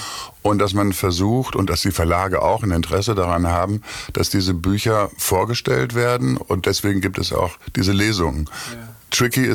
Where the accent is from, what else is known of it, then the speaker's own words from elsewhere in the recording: Münster, North Rhine-Westphalia, Germany; er kommt aus Gronau, ich komme aus Münster. Und er hat lange in Münster gelebt, wie ich auch